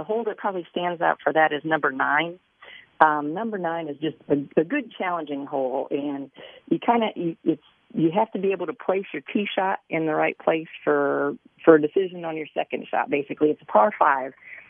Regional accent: Iowa, United States; I'm actually originally from Iowa, so anything in that area, to me, is absolutely perfect.

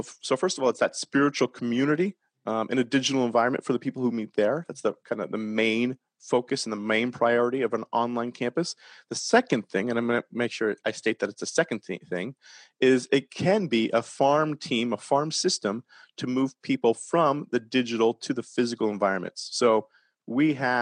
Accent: Canada; now in United States; especially in Canada as well, being a Canadian.

